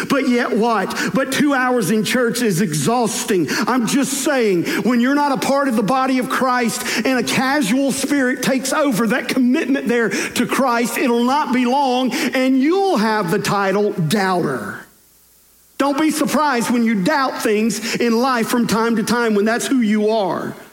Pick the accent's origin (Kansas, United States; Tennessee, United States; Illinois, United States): Tennessee, United States; the small little rural high school that I grew up in West Tennessee